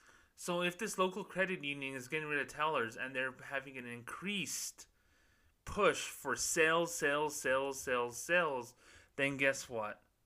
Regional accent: Las Cruces, New Mexico, United States; my hometown of Las Cruces, New Mexico.

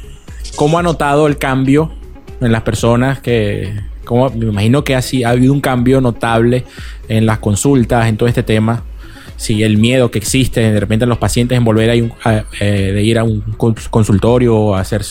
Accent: Maracay, Aragua, Venezuela; also born or lived in Valle de la Pascua; paragüeño, yo soy de Valle de la Pascua, pero bueno, me crié en Maracay, estudié en Maracay.

